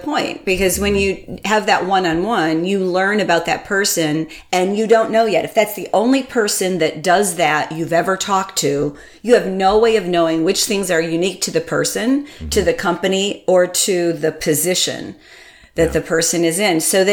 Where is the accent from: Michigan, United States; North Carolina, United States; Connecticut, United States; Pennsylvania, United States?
Connecticut, United States; No, I grew up in Connecticut, and my family's from Vermont, in cheese. So I was raised on cheddar.